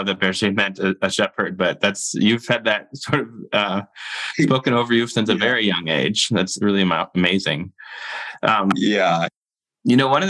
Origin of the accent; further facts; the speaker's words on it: United States; you have learned about God that maybe I, as an American, may not know or may not understand.